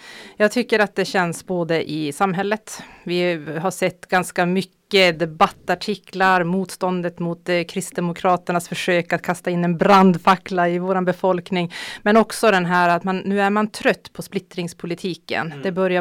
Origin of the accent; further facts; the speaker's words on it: Pajala, Norrbotten County, Sweden; mig som en ultralöpande tornedaling som är regionråd för Vänsterpartiet i Norrbotten. Jag är en Pajalabo, född och uppvuxen. Jarhöjs är min hemby, men idag så bor jag i Erkeiki, alldeles utanför Pajala.